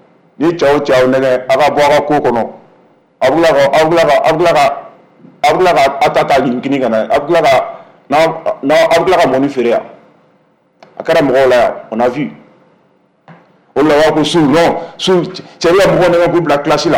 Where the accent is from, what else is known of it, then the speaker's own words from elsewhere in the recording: Mali; Moi, je suis un Malien.